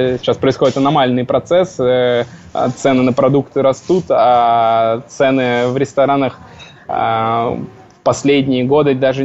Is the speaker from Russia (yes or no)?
yes; Saint Petersburg, Russia; потому что я сам из Санкт-Петербурга